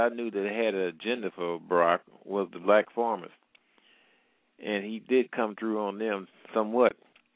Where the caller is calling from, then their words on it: Midwest, United States; Yeah, I am calling from the Midwest.